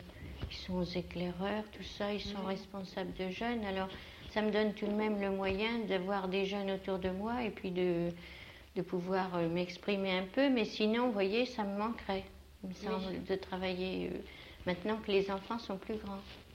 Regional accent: Orléans, Centre-Val de Loire, France; born there; Je suis née à Orléans, mais je suis là depuis 39.

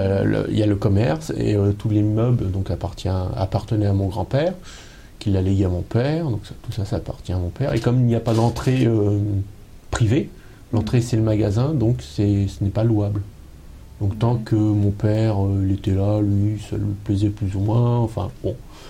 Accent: Orléans, Centre-Val de Loire, France; now in Chessy, France; Vu que j'ai 40 ans, donc je suis un pur souche. Mmh. Voilà, je suis né à Orléans et ça va faire juste 4 ans maintenant que j'ai migré vers Chessy.

